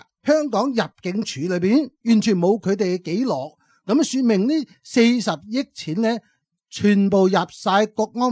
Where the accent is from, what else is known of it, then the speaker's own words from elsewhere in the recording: China; 我哋大陆人系挨惯㗎啦